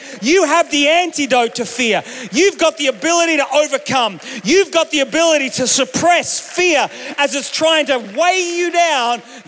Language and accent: English; Australia; growing up in Australia, there were things that we needed antidotes for.